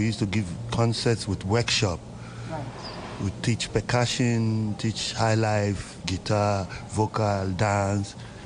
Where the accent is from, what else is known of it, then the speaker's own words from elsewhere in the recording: Ghana; now in Berlin, Germany; I'm from Ghana, and I'm a musician, songwriter, producer, drummer, percussionist.